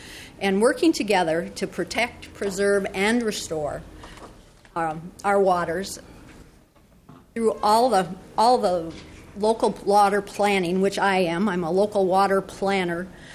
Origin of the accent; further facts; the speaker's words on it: Minnesota, United States; I was raised on the Long Prairie River. I moved away, and now I'm back. My house is on the Long Prairie River again.